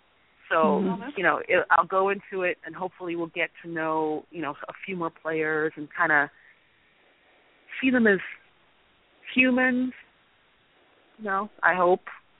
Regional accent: Miami, Florida, United States; I mean, I grew up in Miami, so I'm a Miami Dolphins fan

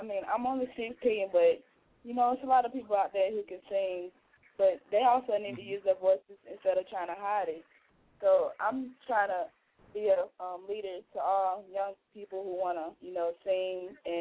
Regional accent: Alabama, United States; I'm 16 years old, and I'm from Alabama. I grew up singing in the church and all

